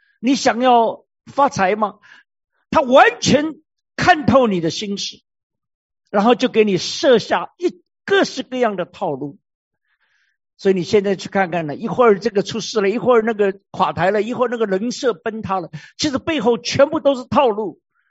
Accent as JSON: {"language": "Chinese", "country": "China", "said": "以前我们中国人常常说这个四个州很重要"}